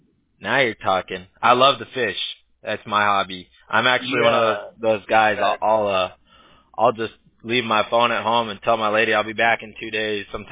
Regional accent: United States; Yeah, no, I'm from the States. We're all from the States.

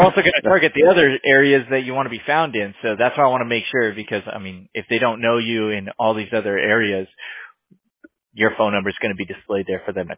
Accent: California, United States; my bad. I'm from California.

